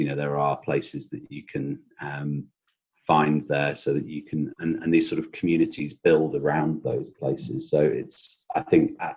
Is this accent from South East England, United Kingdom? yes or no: no; West Midlands, United Kingdom; now in Manchester, United Kingdom; Yes, well, I'm from Staffordshire originally, which is just south of Manchester. But myself and my wife both went to Manchester for university and have lived there or thereabouts for the last 20, 30 years.